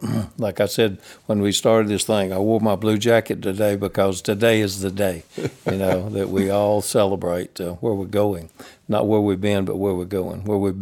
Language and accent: English; Rootville, Georgia, United States; I grew up in the Rootville area, south of Carrollton, and went to school at Central Carrollton and came to West Georgia as a freshman